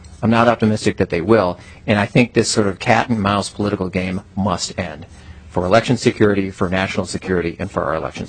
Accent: Minnesota, United States; I'm embarrassed and ashamed for them as an American and as a Minnesotan.

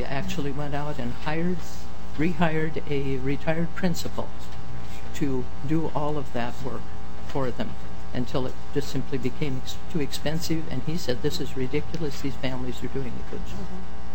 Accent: Washington, United States; One of those was the state of Washington, which is my home state and where my family has been state level to county to classroom level educators.

